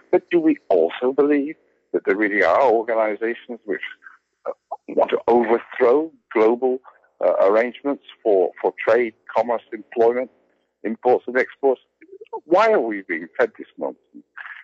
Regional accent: Brussels, Brussels-Capital Region, Belgium; somebody said, well, where are you from? I said, Brussels.

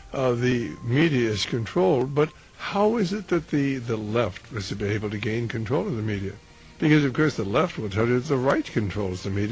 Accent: Santa Cruz, California, United States; I remember hearing that speech back in 1964 when Ronald Reagan came to my hometown of Santa Cruz and gave that speech at the local high school and auditorium.

